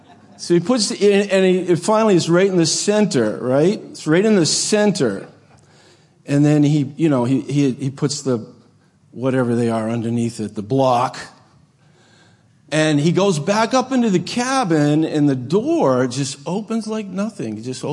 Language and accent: English; Maine, United States; I'm from Maine, up in the backwoods of Maine.